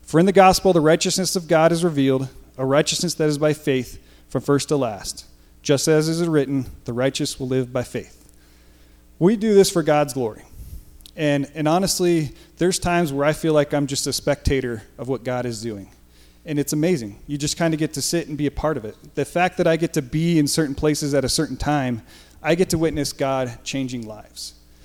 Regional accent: Colorado, United States; I'm from Colorado

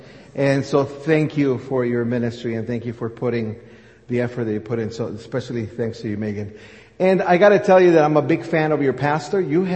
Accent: Guatemala; I was raised in Guatemala for about 13 years, I come from a Pentecostal background.

